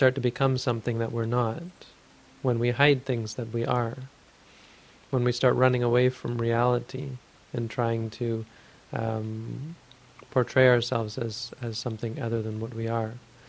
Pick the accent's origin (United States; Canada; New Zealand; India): Canada; I'm from Canada, so we have a big hockey tradition up there